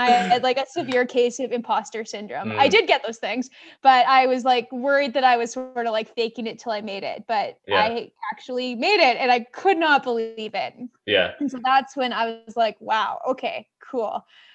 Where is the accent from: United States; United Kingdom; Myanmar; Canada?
Canada; Alberta; I'm from Alberta, which is like track isn't quite as deep in Alberta as somewhere like Ontario, a different province with a huger population.